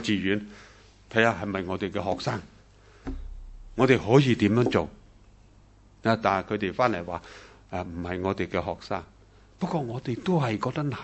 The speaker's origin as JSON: {"language": "Cantonese", "country": "Hong Kong", "said": "我哋香港人喺嗰度已经隔离咗十几日"}